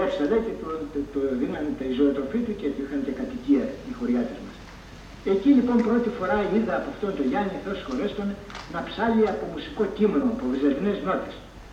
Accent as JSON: {"language": "Greek", "town": "Strovitsi", "region": "Western Greece", "country": "Greece", "tie": "born or raised there", "said": "Γεννήθηκα στο Στροβίτσι της Ολυμπίας, της επαρχίας Φαναρίου, όπως λέγεται τον παλαιό καιρό. Και το χωριό μου είναι ένα από τα χωριά"}